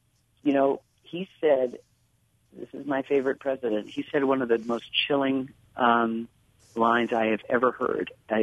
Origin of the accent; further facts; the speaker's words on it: Ann Arbor, Michigan, United States; I'm a Michigander, and I grew up in Ann Arbor.